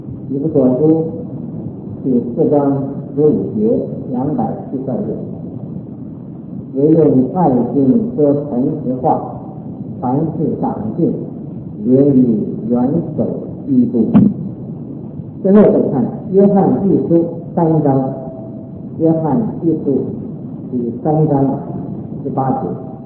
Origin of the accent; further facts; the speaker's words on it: China; 那么，用我们中国人所了解的话来说，我们孟子曾经说过